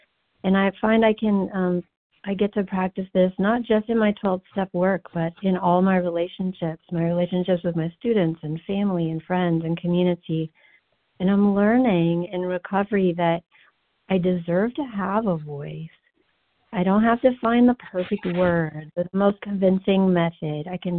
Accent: Missouri, United States

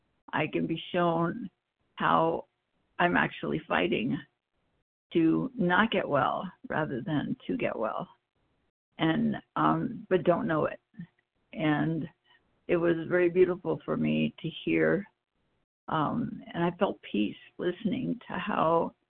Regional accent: Idaho, United States; from Idaho, and I'm loving this meeting this morning.

